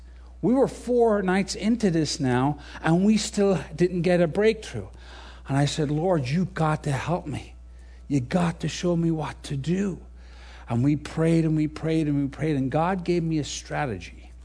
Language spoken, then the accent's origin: English; Ireland; I'm Irish too, by the way, so if I use fighting analogies, don't worry about it.